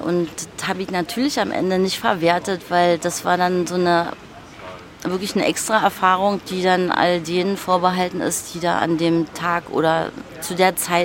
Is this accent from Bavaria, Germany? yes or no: no; Berlin, Germany; Also für mich als Berlinerin, jetzt da auf diesem Zeltplatz zu leben, war schon mal ein ganz großer Hochgenuss. Ich wohne hier im dritten Hinterhof, ne, mit Blick aufs gegenüberliegende Haus.